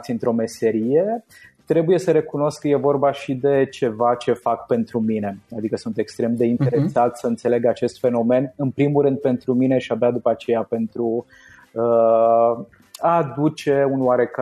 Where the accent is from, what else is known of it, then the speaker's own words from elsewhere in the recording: Satu Mare, Satu Mare County, Romania; born there; Și m-am născut la Satu Mare, provin dintr-o familie cu doi copii.